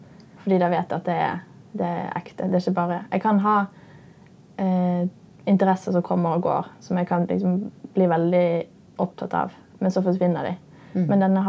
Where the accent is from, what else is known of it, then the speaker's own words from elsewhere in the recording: Oslo, Norway; now in New York, United States; Som jeg har bodd på veldig mye hjemme I Oslo.